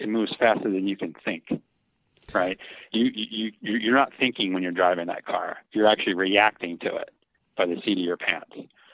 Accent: New Jersey, United States; I grew up in New Jersey. That's where I'm from, the East Coast. And I grew up near Atco Dragway in Englishtown.

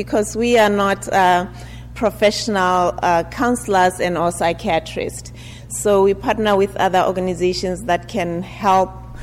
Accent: Botswana; I'm from Botswana, so I did not come here as a refugee.

